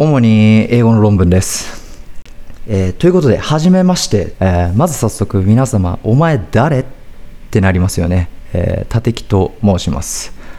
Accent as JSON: {"language": "Japanese", "region": "Tokyo", "country": "Japan", "tie": "born or raised there", "moved": "as an adult", "lives_now": "Boston, United States", "said": "バリバリの日本人です。よく日系アメリカ人、ブラジル人なんですかって言われることがあるんですけど、東京育ちの日本人です。高校卒業後に渡米して本格的格闘技を始めたのは渡米英語で、もともとは留学生です。今もひっそりとボストンを拠点にいろいろやってます。"}